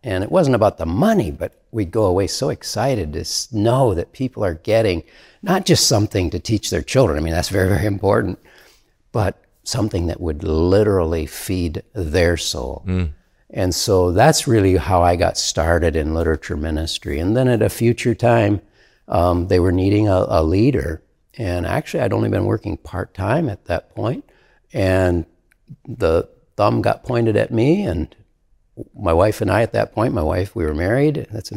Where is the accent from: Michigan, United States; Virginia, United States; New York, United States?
Michigan, United States; Second summer, the same thing, but in a different location in Michigan, my home state, again with a group of young people.